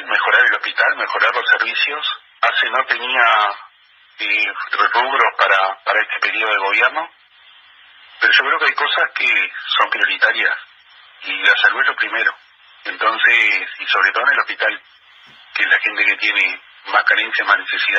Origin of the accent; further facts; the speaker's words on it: Uruguay; pero para todo el departamento y como uruguayo